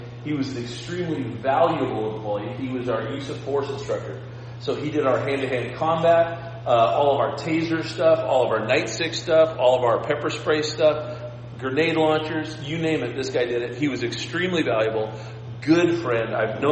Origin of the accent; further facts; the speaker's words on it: Scotland, United Kingdom; I have a very long fuse, but when I lose it, I tend to lose it pretty good. I'm Scottish.